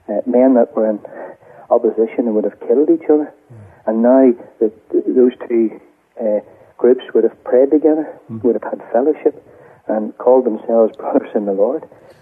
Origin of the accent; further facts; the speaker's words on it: Lurgan, Northern Ireland, United Kingdom; But David and myself ended up, we come from Lurgan. It's a very deeply divided and a sectarian town.